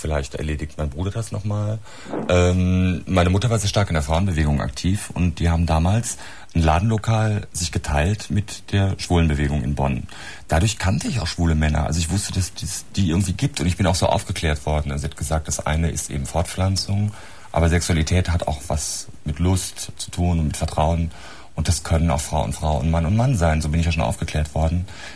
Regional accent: Oslo, Norway; first language Norwegian; German is a second language; Ja, ich snakke litt norsk, jeg skal hilse alle som forstår norsk, og jeg vokste opp i Oslo

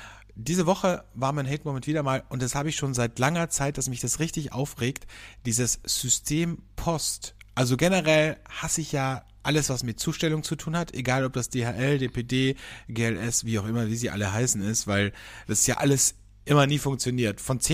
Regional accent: Austria; bei uns in Österreich

